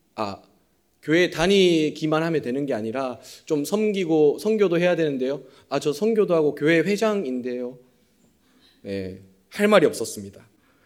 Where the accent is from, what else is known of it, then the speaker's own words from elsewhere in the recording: Daegu, South Korea; 오랜만에 이제 제 고향인 대구에 올라갔습니다.